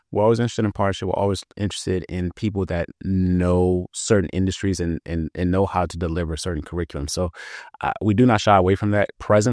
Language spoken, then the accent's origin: English; Maryland, United States; I realize that often growing up in Prince George County, it's almost like you live in this bubble